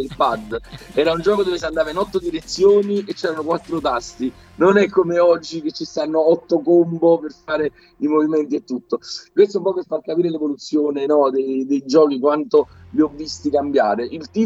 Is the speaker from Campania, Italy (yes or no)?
yes; Naples, Campania, Italy; io sono di Napoli, quindi me li pagavo da soli